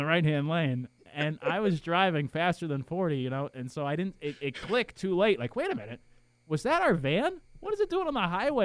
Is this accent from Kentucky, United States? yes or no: no; Connecticut, United States; I was spoiled growing up in Connecticut. We got all the bands to come through because we were right between New York and Boston.